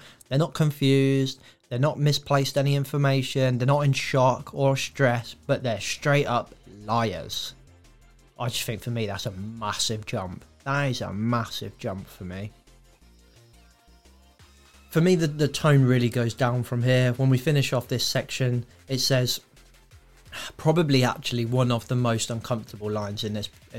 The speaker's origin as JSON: {"language": "English", "country": "Ireland", "said": "I'm the Irish one in the middle who's just about to say, we've got ya."}